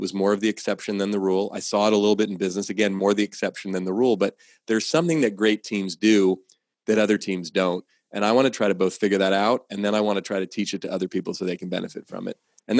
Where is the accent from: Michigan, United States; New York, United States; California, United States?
California, United States; Oakland; I grew up in Oakland, California, in the San Francisco Bay Area, where I still live.